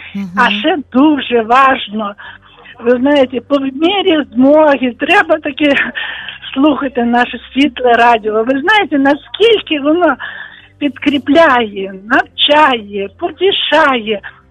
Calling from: Volyn Oblast, Ukraine; Я з Волині

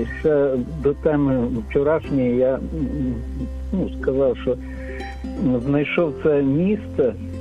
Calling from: Lviv, Lviv Oblast, Ukraine; Це за нами зі Львова.

